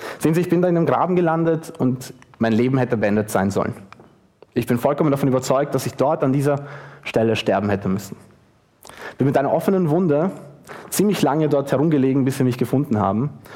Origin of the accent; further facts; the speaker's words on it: Austria; dass man als Österreicher zu Schweizern redet